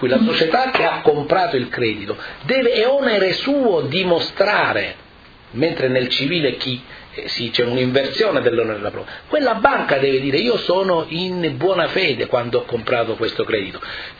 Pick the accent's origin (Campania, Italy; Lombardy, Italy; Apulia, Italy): Apulia, Italy; Lecce; Sì, io sono di Lecce, l'inglese lo so parlare poco